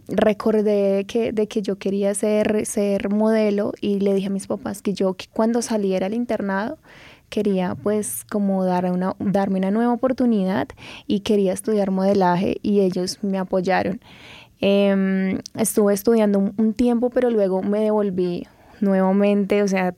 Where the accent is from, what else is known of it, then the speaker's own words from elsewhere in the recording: Pacho, Cundinamarca, Colombia; also born or lived in Bogotá; Sí, y mi papá es de Pacho, Cundinamarca, y me crié en Pacho, Cundinamarca.